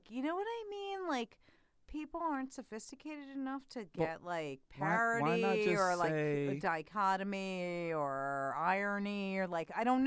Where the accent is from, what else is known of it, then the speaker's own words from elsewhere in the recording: New York, United States; I grew up in New York. I never, racism, what?